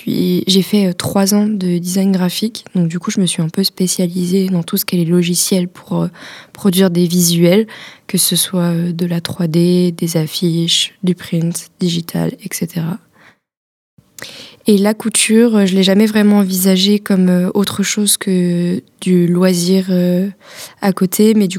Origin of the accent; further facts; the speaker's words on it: Rennes, Brittany, France; now in Brussels, Belgium; j'ai 21 ans et je suis originaire de Rennes, bien qu'en ce moment j'habite à Bruxelles.